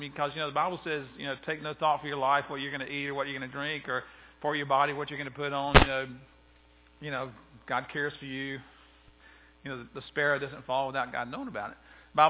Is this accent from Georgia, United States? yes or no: yes; Moultrie, Georgia, United States; also born or lived in Americus; I said, "Well, I'm from Moultrie originally. I'm from Americus," because I know a lot of people from Americus up in that area.